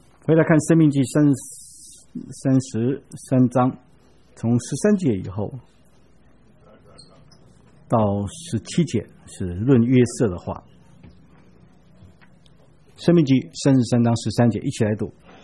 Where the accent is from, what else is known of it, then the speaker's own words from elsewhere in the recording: Taiwan; 我们台湾人干脆就称右边叫做正的边，左边叫做反的边